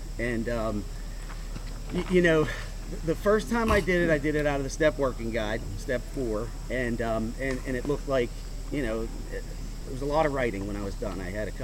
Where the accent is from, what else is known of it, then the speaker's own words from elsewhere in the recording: Pittsburgh, Pennsylvania, United States; also born or lived in Ohio; I'm from Pittsburgh, grew up there, lived there my whole life, except when I got clean, I moved to the treatment center I went to was in Ohio.